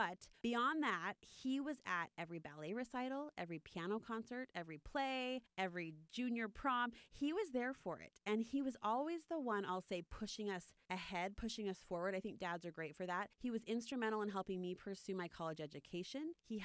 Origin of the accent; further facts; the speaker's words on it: Utah, United States; I was born and raised in Utah